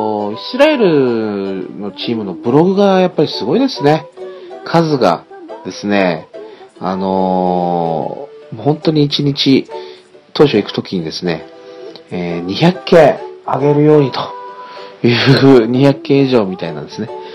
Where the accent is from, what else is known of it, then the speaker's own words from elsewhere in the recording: Okinawa, Japan; 私の生まれ故郷の生まれ育った町の近くにあるんですよ。そういうね、ちょっとした湖というかね、湖っていうほどのものではないんですけど、首里城っていうところがあってね、そこの近くにね